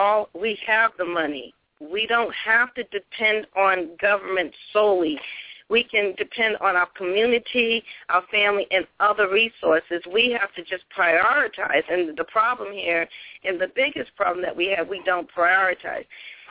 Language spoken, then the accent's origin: English; United States; Now it is the time, as American people, as people, period, to start doing action.